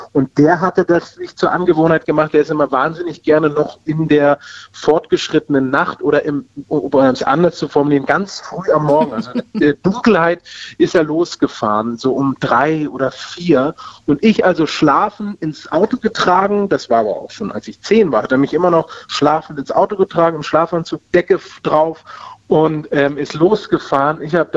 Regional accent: Berlin, Germany; weil als Berliner, wie ich eben einer war, aufgewachsen in Berlin, war ich immer mit den öffentlichen Verkehrsmitteln unterwegs.

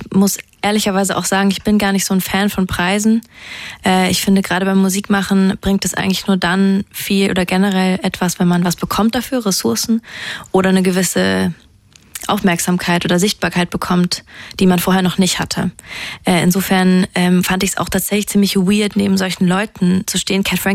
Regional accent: Karlsruhe, Baden-Württemberg, Germany; Ich komme aus Karlsruhe.

